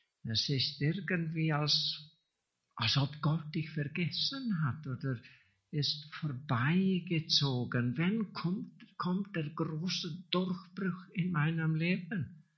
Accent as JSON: {"language": "German", "region": "England", "country": "United Kingdom", "second_language": "German", "said": "No one is perfect. Niemand ist perfekt, sagen wir bei uns in England."}